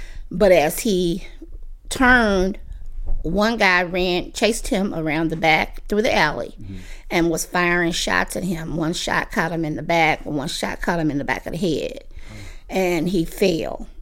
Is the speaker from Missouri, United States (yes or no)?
yes; St. Louis, Missouri, United States; I grew up here in St. Louis, Missouri.